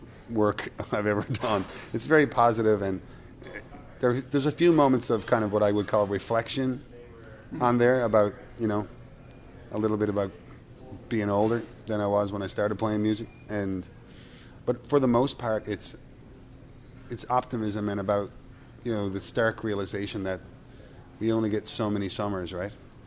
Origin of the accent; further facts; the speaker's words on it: Petty Harbor, Newfoundland and Labrador, Canada; my folk roots growing up in Petty Harbor with mandolins and whistles and accordions and piano accordion, like my mom played all the time.